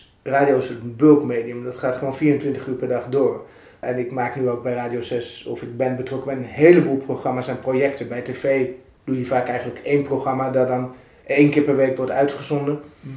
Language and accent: Dutch; Amstelveen, North Holland, Netherlands; born there; Als vrijwilliger eerst bij lokale omroep in Amstelveen, mijn geboorteplaats.